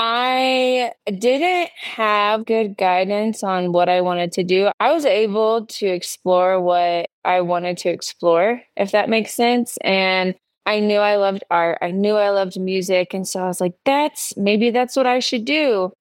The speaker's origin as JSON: {"language": "English", "town": "Dayton", "region": "Ohio", "country": "United States", "tie": "born or raised there", "lives_now": "New Mexico, United States", "said": "Ohio, Dayton, Ohio."}